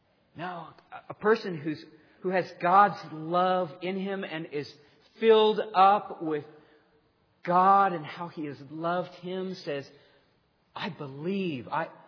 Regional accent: Ireland; It doesn't matter that I'm Irish or my hair is red.

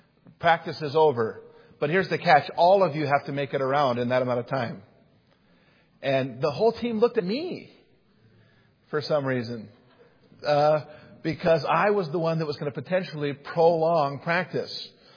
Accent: Utah, United States; moved away

